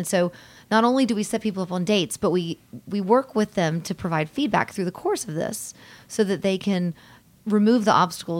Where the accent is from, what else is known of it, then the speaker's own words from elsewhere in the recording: Atlanta, Georgia, United States; Oh, yes. I'm born and raised in Atlanta